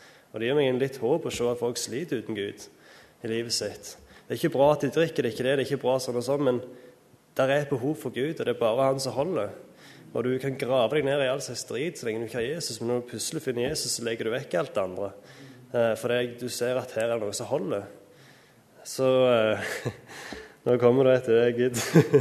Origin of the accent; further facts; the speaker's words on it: Klepp, Rogaland, Norway; ja, og jeg er fra Klepp.